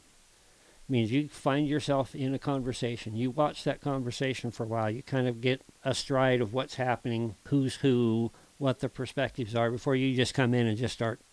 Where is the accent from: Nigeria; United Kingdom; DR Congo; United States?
United States; Bighorn; You guys know that I was raised in Bighorn. My mother was raised in that same house out in Bighorn.